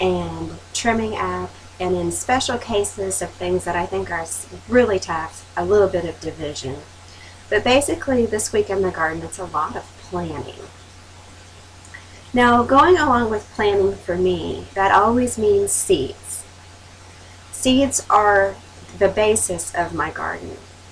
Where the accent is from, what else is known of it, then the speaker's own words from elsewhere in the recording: Indiana, United States; On the web … around here, it's just … I'm a gardener from Southern Indiana.